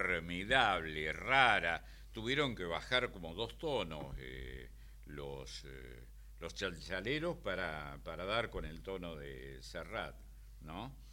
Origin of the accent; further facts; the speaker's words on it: Córdoba, Argentina; now in Buenos Aires, Argentina; yo vivía donde nací, en Córdoba, y me vine a verlo a Buenos Aires